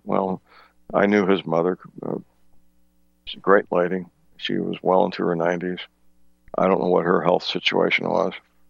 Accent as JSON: {"language": "English", "town": "St. Louis", "region": "Missouri", "country": "United States", "tie": "born or raised there", "said": "Now, my hometown, St. Louis, has become a blue city, unfortunately, over the years."}